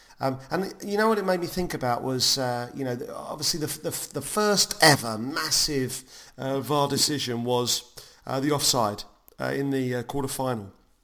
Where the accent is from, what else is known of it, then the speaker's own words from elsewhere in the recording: East of England, United Kingdom; from Leon C in Essex, massive Spurs fan